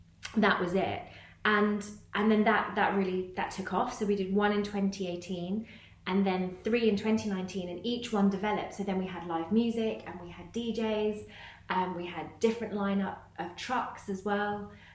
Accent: Hong Kong; So I grew up in Hong Kong. So Dad's Malaysian Chinese.

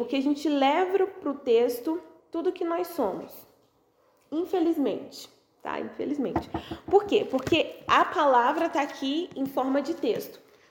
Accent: Pará, Brazil; Gente, eu como uma boa paraense, a primeira coisa que eu pensei foi no açaí.

